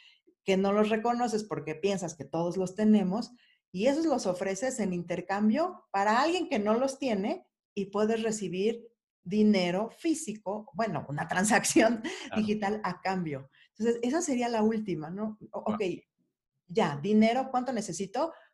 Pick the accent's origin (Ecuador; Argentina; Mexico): Mexico; Pues yo soy mexicana y ese no es mi caso.